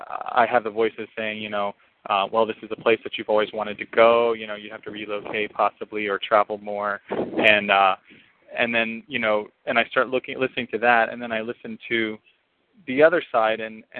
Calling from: Kansas City, Missouri, United States; I'm calling from Kansas City.

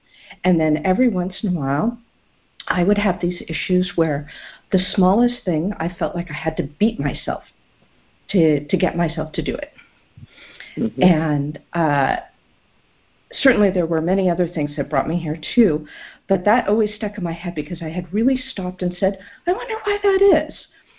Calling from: California, United States; from the Central Coast of California.

